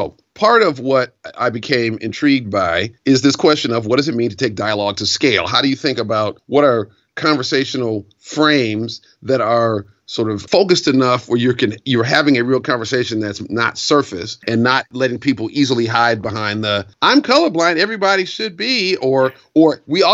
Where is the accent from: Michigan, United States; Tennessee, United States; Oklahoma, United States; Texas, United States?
Michigan, United States; Detroit; So basically, the quickie bio sketch is I grew up in Detroit and old enough to have been alive for the 67 riots, but I not really remember.